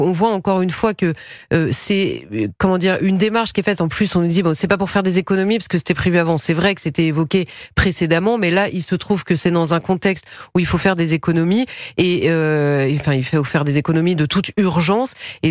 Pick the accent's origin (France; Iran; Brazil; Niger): France; Je le dis en tant que Française